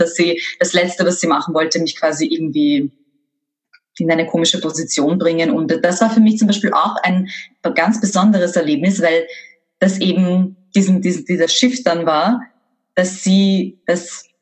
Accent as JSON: {"language": "German", "region": "Vienna", "country": "Austria", "tie": "born or raised there", "said": "ich bin in Favoriten aufgewachsen."}